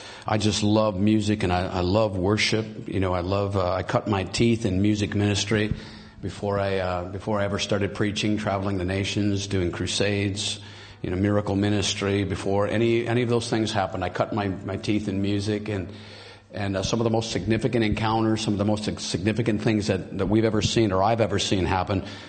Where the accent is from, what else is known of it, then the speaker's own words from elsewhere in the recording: United States; And just being an American, that means a lot.